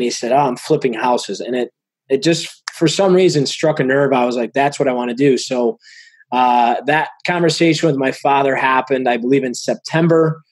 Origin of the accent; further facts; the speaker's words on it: Macomb Township, Michigan, United States; born and raised in Michigan, a little town called Macomb Township. Growing up, I'd say we were middle class.